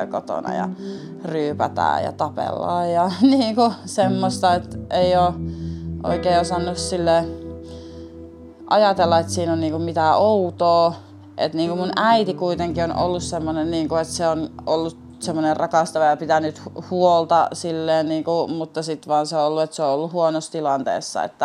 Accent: Tampere, Pirkanmaa, Finland; born there; Mä synnyin Tampereella.

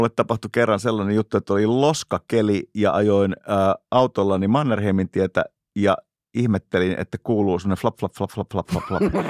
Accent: Oravikoski, North Savo, Finland; juuri siis lapsuuteni kotikylällä, siis Oravikoskella

